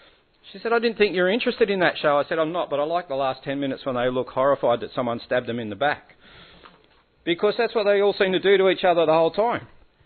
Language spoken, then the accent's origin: English; New South Wales, Australia; I didn't grow up in Queensland. I grew up in New South Wales, just outside of Parramatta.